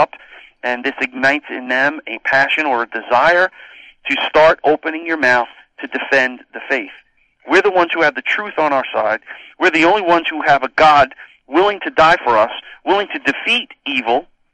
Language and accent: English; New York, United States; You know, we were born and raised in New York. We're not leaving New York. We're going to fight. We're going to turn this island upside down for the Lord.